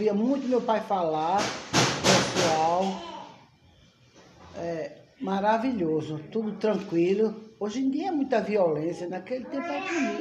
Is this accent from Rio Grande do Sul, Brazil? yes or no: no; Pernambuco, Brazil; born or raised there